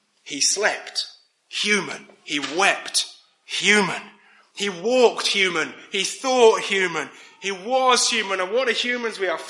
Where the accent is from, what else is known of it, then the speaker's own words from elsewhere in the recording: South East England, United Kingdom; You know, I grew up in Buckinghamshire in just north of London